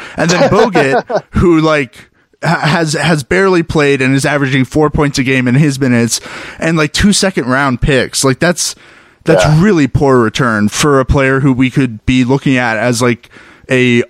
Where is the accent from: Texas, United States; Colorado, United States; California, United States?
Texas, United States; Dallas; this isn't just because I'm from Dallas.